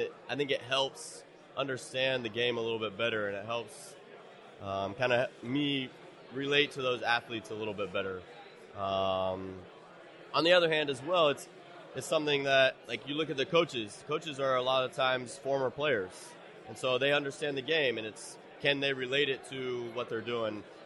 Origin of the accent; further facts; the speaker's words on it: Columbus, Ohio, United States; So I got in with the Columbus Crew. I'm from Columbus, grew up in Columbus.